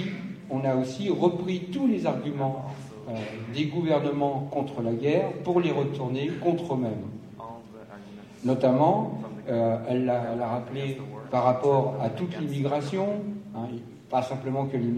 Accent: France; Alors, paradoxalement, je suis français

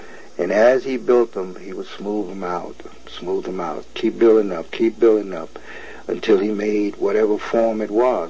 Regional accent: Memphis, Tennessee, United States; I'm from Memphis, Tennessee.

